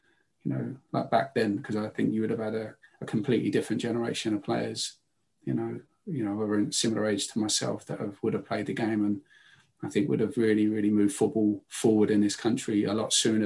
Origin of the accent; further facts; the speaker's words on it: South East England, United Kingdom; Like I was traveling in from Kent.